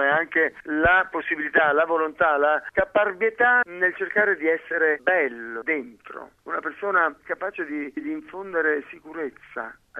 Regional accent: Basilicata, Italy; io sono lucano. Io sono lucano come identità. Io mi sento innanzitutto italiano, ma subito dopo io mi sento europeo.

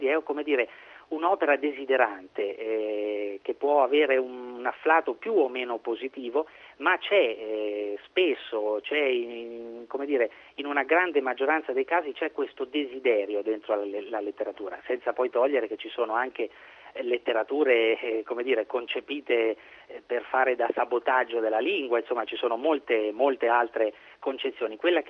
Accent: Sansepolcro, Tuscany, Italy; io sono originario di Sansepolcro, che è questo piccolo paese in Toscana orientale al confine con l'Umbria, dove è nato ed è a lungo vissuto Piero della Francesca

